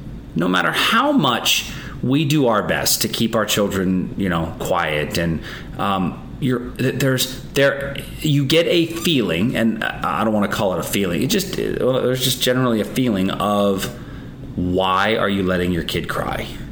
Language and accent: English; Pittsburgh, Pennsylvania, United States; I grew up in Pittsburgh where, we went back to my hometown church for Easter